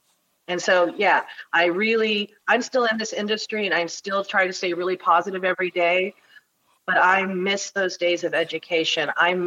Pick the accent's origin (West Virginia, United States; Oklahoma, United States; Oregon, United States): Oregon, United States; Portland; I've lived in Oregon since 1968. I was born here in Portland.